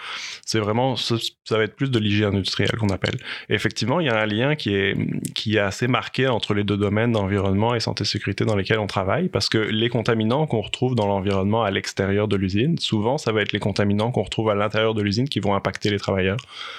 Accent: France; accent: French; moved away as an adult; now in Canada; J'ai étudié, dans le fond, je suis français, ça s'entend peut-être à mon accent.

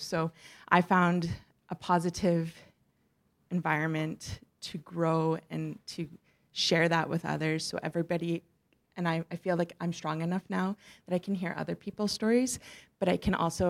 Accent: Buffalo Narrows, Saskatchewan, Canada; So like, I am from Saskatchewan too. So like, my grassroots come from Buffalo Narrows.

